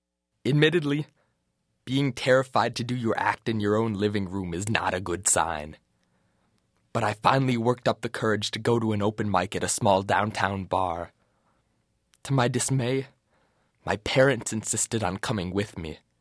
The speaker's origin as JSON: {"language": "English", "town": "Madison", "region": "Wisconsin", "country": "United States", "tie": "born or raised there", "said": "Luckily, my hometown of Madison has a strong comedy scene."}